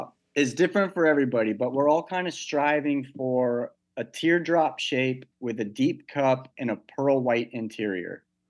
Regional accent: Texas, United States; And I grew up in Texas, so I'm a big like space junkie.

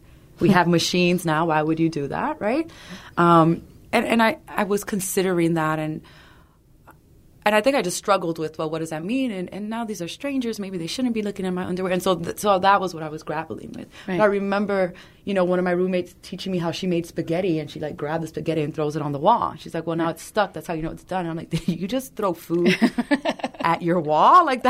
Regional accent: New York City, New York, United States; I grew up in New York City where, like, I grew up seeing folks addicted to crack cocaine

